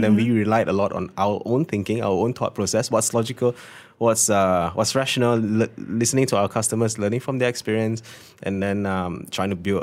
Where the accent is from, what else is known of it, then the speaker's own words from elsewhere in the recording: Malaysia; being a Malaysian here